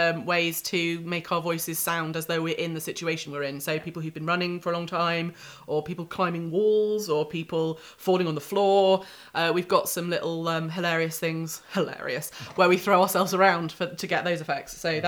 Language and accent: English; Scotland, United Kingdom; born there; It's all right, I was born in Scotland, it's fine.